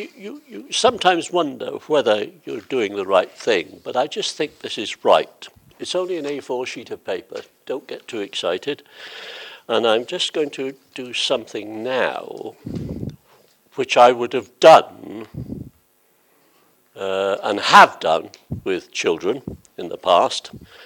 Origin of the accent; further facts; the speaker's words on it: Wales, United Kingdom; that was only after the rugby yesterday as a Welshman.